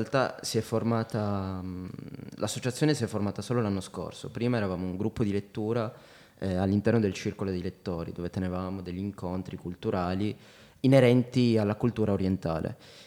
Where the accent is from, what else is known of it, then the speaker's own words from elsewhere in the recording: Moncalieri, Piedmont, Italy; Sì, sono nato a Moncalieri, a Moncalè come dico spesso, da genitori marocchini e sono figlio di questa città.